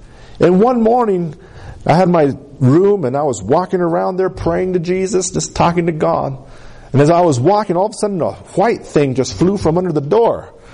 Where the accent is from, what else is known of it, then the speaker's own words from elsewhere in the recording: Colorado, United States; I'm from Capitoline, Colorado, man. I'm from small town, even smaller than Center, USA.